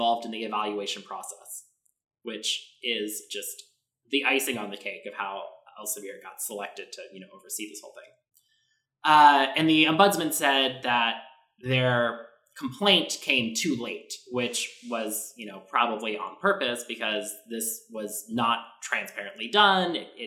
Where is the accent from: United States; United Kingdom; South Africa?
United States; You know, we're American here. I signed it this morning.